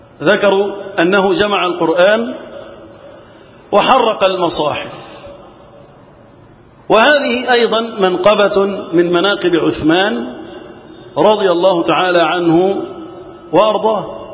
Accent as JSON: {"language": "Arabic", "country": "Egypt", "said": "اللهم احفظ بلدنا مصر وسائر بلاد المسلمين من الفتن"}